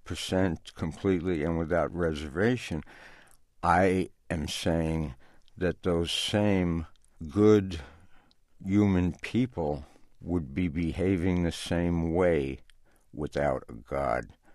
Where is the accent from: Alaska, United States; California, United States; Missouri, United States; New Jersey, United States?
New Jersey, United States; Newark; I'm from Newark, New Jersey.